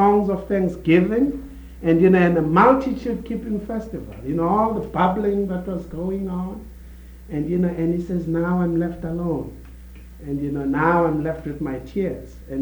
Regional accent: South Africa; I know growing up in South Africa, when everything falls apart, it's like God isn't there.

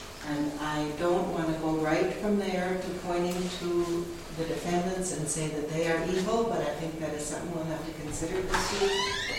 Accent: Chicago, Illinois, United States; I'm from Chicago, and I am going to be teaching tonight in the area of the death penalty

